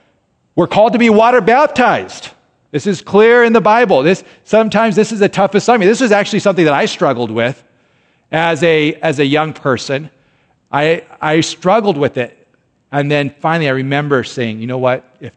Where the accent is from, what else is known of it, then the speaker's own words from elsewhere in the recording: United States; I love being an American, right? I love driving old trucks. I love seeing the flag. I love kayaking. I love all those things that makes us American, right? I love being an American, whatever.